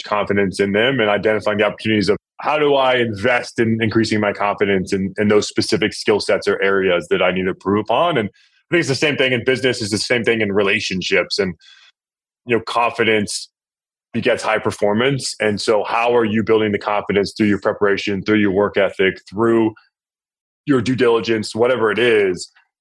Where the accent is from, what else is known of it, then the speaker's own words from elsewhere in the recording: Dallas, Texas, United States; which I grew up in Dallas.